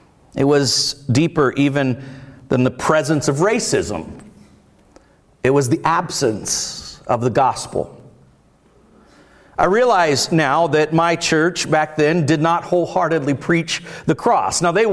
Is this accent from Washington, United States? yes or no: no; Florida, United States; Now, I grew up in Central Florida in the 1970s, and it was a challenging time